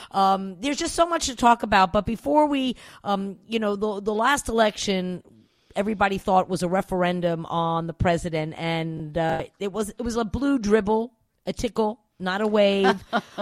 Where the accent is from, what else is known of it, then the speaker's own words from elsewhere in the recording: New York, United States; She comes from my home state of New York, and oh my god.